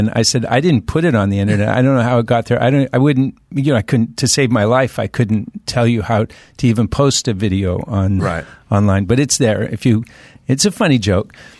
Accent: Loma Linda, California, United States; born there; also born or lived in Imperial Beach; Yeah, I was born here in California, Loma Linda.

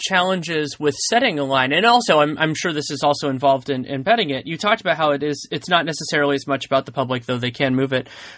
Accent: San Francisco, California, United States; Maybe that's growing up in San Francisco.

